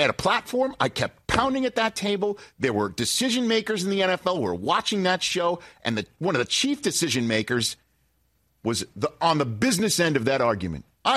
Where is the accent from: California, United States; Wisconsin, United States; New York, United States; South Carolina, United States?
New York, United States; I would use my language of growing up in New York, and they'd be like, hey, look, New Yorker, respect where you are.